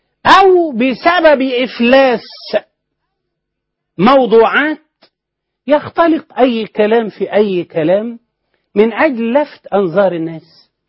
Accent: Egypt; أنا مسلم مصري عربي أعتز بإسلامي ومصريتي وعروبتي

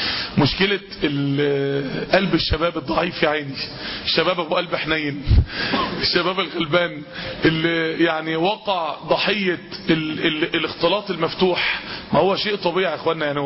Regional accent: Egypt; احنا عندنا في مصر 16 مليون عنسة مطلقة

